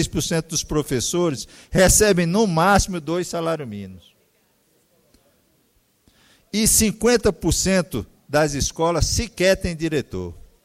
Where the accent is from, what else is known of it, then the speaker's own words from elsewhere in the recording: Northeast Region, Brazil; nós que somos nordestinos, sabemos das dificuldades, principalmente a mim, que nasci no sertão